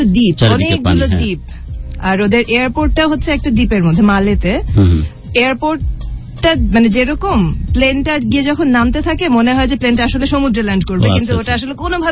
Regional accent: Dhaka, Dhaka Division, Bangladesh; also born or lived in Japan; ছোটবেলায় ইউনিভার্সিটি কোয়ার্টারে বড় হয়েছি, আমার নানু ছিলেন ঢাকা ইউনিভার্সিটি প্রফেসর, তো ওনার বাসায় বড় হয়েছি। তারপরে আমার বয়স যখন 5-6 হবে তখন জাপানে চলে যাই মায়ের সাথে, জাপান থেকে 3 বছর পর ফেরত আসি

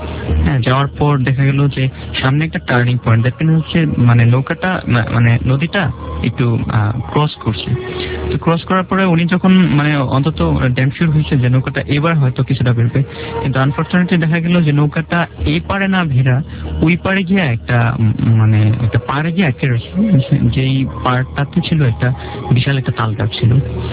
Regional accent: Dhaka, Dhaka Division, Bangladesh; আমি এসেছি পুরান ঢাকা থেকে।

